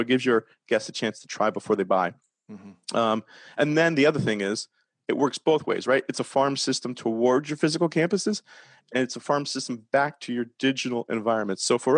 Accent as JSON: {"language": "English", "country": "Canada", "lives_now": "United States", "said": "especially in Canada as well, being a Canadian."}